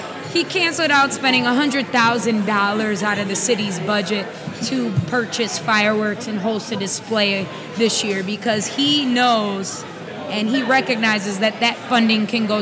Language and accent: English; St. Paul, Minnesota, United States; But honestly, as a St. Paul, my whole life is St. Paul. I'm from St. Paul. Love St. Paul.